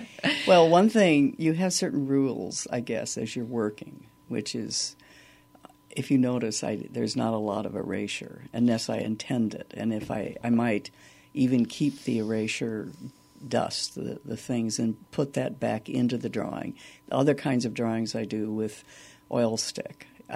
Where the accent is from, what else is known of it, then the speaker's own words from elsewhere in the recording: West Lafayette, Indiana, United States; Well, as a child, I grew up in West Lafayette, Indiana.